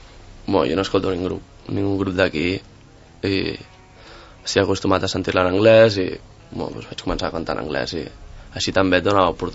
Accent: Sant Cugat del Vallès, Catalonia, Spain; Jo soc de Sant Cugat

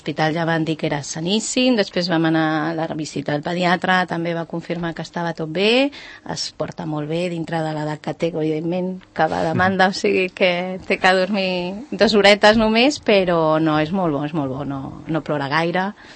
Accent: Barcelona, Catalonia, Spain; now in Sant Cugat, Spain; nosaltres venim de Barcelona.

